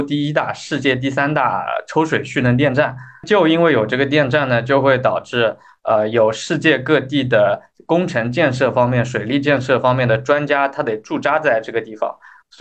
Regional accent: Anji, Zhejiang, China; 我老家是在浙江安吉这边，我们这边是个大农村啊。然后02、03年的时候，这边应该还是非常落后的一个状态。

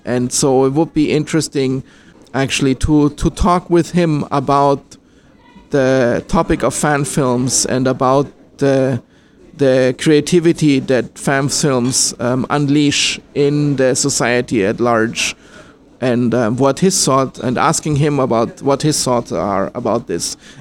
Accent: Austria; also born or lived in Germany / United States / New Zealand / Singapore; now in China; I am originally from Austria, but I have lived in Austria, in Germany, in other countries in Europe, in the United States. I've lived in New Zealand. I've lived in Singapore.

